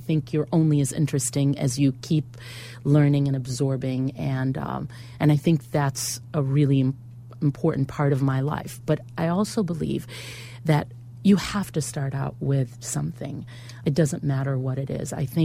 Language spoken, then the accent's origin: English; Israel; English is a second language; moved away; I'm from Israel, born and raised. I came to this country, barely spoke the language